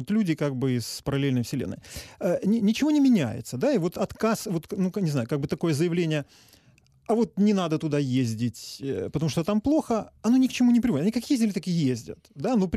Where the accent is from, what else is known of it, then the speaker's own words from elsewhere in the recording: Ukraine; Да, я русский по культуре, да, но при этом я абсолютный украинец